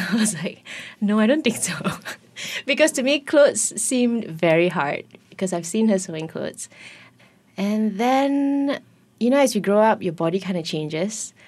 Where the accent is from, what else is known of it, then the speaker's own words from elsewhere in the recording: Seremban, Negeri Sembilan, Malaysia; because we're childhood friends from Seremban.